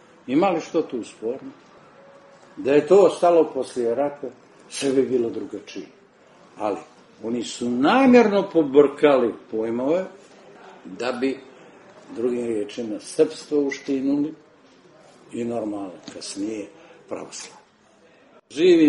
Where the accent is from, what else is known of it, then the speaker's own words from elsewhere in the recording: Cetinje, Montenegro; Dva grada koja ja najviše volim, to je Cetinje kao moj rodni grad, tu sam najveći dio života proveo